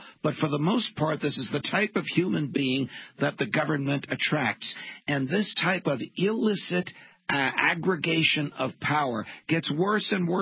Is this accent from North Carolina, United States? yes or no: no; New Jersey, United States; Even in my home state of New Jersey, notorious for corruptions and political prosecutions